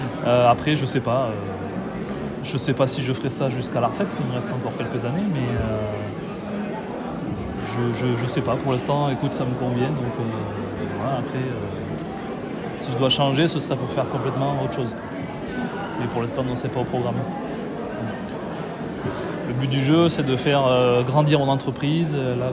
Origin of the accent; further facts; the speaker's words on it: Saint-Céré, Occitanie, France; also born or lived in Toulouse; now in Figeac, France; Je suis originaire de Saint-Céré, comme je te l'ai dit, et j'ai racheté ce cabinet ici à Figeac il y a 4 ans, donc en 2019. Et entre-temps, j'ai passé 15 ans à Toulouse